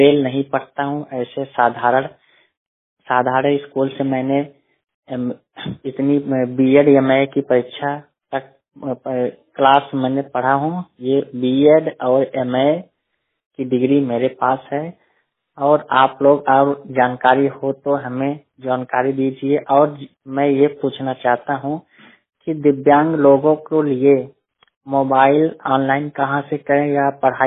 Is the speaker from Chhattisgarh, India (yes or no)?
no; Uttar Pradesh, India; मैं उसौली ग्राम सभा पोस्ट डीहिया थाना कुटहन तहसील सागंज जिला जौनपुर उत्तर प्रदेश का मूल निवासी हूँ। मैं नेत्र से दिव्यांग हूँ।